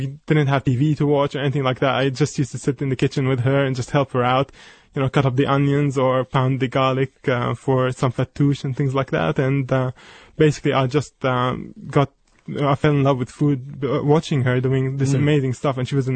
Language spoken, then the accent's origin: English; Lebanon; Well, I was born in Lebanon and grew up there as well.